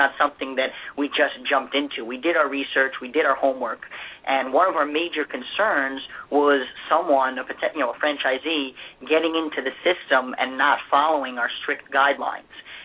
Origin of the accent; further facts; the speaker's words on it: Scotch Plains, New Jersey, United States; And Steve and I were born and raised in Scotch Plains, and where we still live.